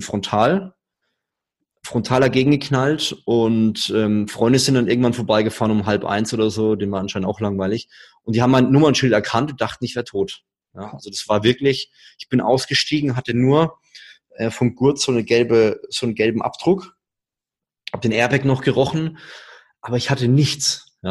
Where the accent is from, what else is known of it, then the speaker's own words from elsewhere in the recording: Würzburg, Bavaria, Germany; Ja, ich komme aus Würzburg, da lebt man unter der Woche abends nichts. Ja, das ist tote Hose.